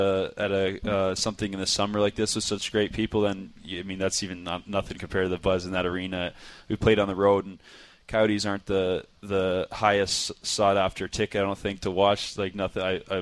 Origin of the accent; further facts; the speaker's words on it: Columbus, Ohio, United States; I grew up around Columbus and would go to the rinks there and watch the Blue Jackets when my dad coached there.